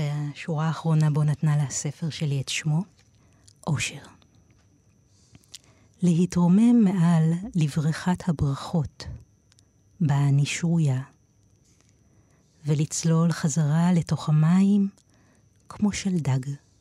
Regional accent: Tel Aviv, Tel Aviv District, Israel; גדלתי בתל אביב, והתחלתי לכתוב לפני שידעתי לכתוב.

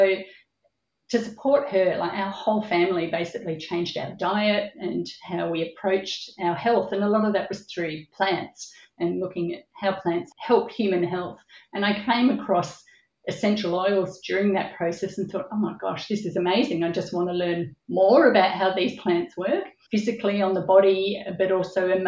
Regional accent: Melbourne, Victoria, Australia; also born or lived in New South Wales; I grew up in Melbourne, well, actually between Melbourne and country New South Wales

